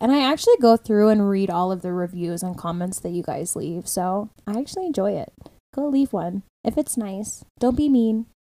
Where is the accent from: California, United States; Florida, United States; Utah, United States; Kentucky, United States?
Florida, United States; now in Colorado, United States; And I'm not really used to that because I'm from Florida and I feel like fucking everybody goes to Florida on tour.